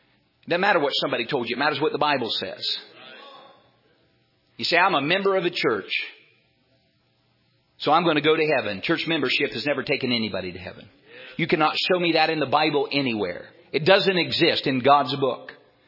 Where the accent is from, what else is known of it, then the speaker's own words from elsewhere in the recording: United States; born there; I'm a Christian. I was born in America.